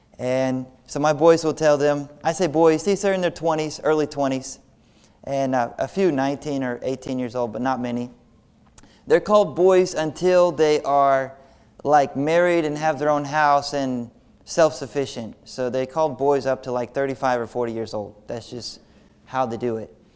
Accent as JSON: {"language": "English", "region": "Georgia", "country": "United States", "said": "I'm from Georgia, just an hour west of Atlanta."}